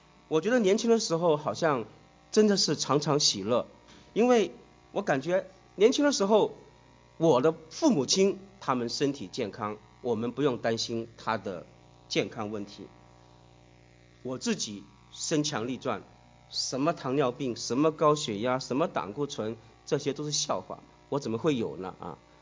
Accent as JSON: {"language": "Chinese", "country": "Hong Kong", "said": "这个动漫片里面其中一个角色，我们香港人叫他叫啰嗦王啊"}